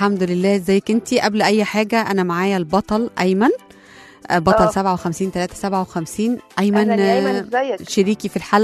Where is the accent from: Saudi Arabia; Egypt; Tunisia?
Egypt; انا ابن مصر، انا ضد الكسر